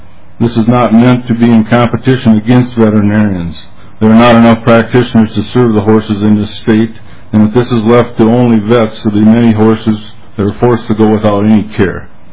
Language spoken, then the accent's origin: English; Sacred Heart, Minnesota, United States; I'm from Sacred Heart, Minnesota, and I'm here representing a few hundred horse owners in the state.